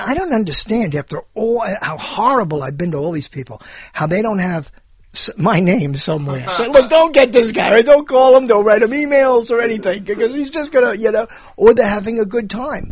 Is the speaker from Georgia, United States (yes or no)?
no; Allentown, Pennsylvania, United States; I was born and raised in Allentown. I came here to school.